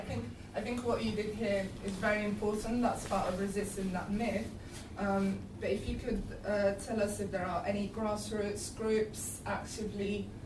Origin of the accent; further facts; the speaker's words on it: Morocco; because I'm from Morocco, and obviously post-colonial theory is the main paradigm and has been so for a couple of decades.